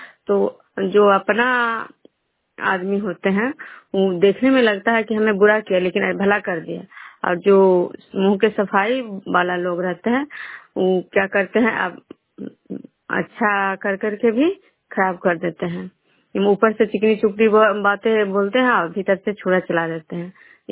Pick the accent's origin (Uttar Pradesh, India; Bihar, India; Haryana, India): Bihar, India; मैं बिशनपुर ग्राम खजरा पंचायत नालंदा जिला नगर प्रखंड के निवासी हूँ।